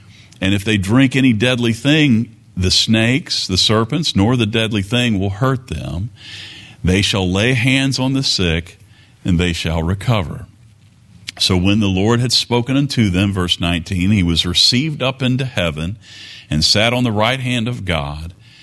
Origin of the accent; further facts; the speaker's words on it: Kentucky, United States; accent: Southwestern Kentucky; I'm speaking English or Southwestern Kentuckyese.